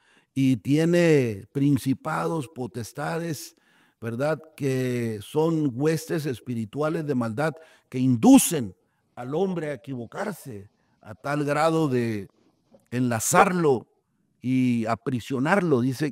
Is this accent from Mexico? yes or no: yes; Hermosillo, Sonora, Mexico; Nosotros somos de Hermosillo, Sonora.